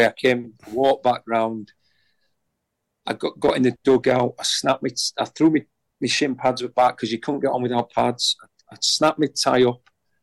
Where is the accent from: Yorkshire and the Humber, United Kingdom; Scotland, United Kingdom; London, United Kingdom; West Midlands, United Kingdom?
Yorkshire and the Humber, United Kingdom; Leeds; accent: Yorkshire; Even though I was born and bred in Leeds and obviously English-speaking Yorkshire accent